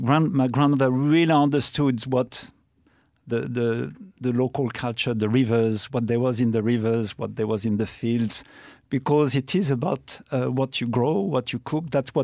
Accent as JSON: {"language": "English", "region": "Loire Valley", "country": "France", "tie": "born or raised there", "second_language": "English", "said": "I grew up in the Loire Valley, so that's where the chateaux are."}